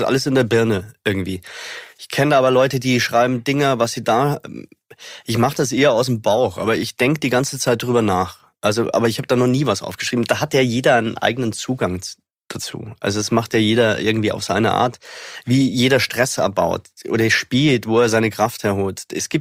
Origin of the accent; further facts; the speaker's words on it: Germany; Die perfekte Aussprache war mir egal, weil ich bin Deutscher